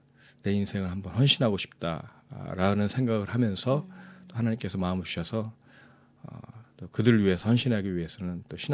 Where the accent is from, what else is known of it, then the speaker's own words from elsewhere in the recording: South Korea; first language Korean; now in Australia; 저는 모국어가 아무래도 한국어다 보니까